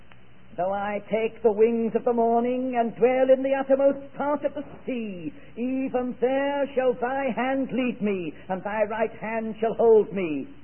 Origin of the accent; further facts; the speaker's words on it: England, United Kingdom; born there; also born or lived in South America / West Indies; I was born in England, even though I've lived in South America and the West Indies for so long.